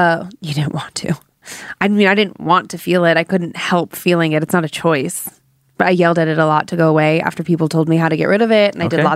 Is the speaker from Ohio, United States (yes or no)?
yes; Cleveland, Ohio, United States; Growing up in Cleveland, this was a really big story